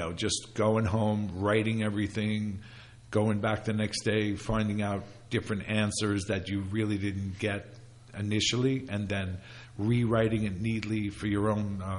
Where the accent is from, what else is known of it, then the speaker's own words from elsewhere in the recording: Staten Island, New York, United States; You know, I grew up in Staten Island, and we would drive into Brooklyn every Sunday for dinner.